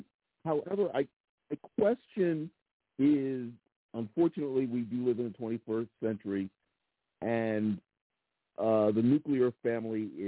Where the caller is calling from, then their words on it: Philadelphia, Pennsylvania, United States; from Philadelphia.